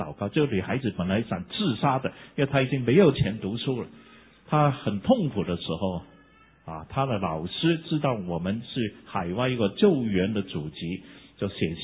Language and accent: Chinese; Hong Kong; now in China; 我说我是香港出生长大，我不是大陆出来的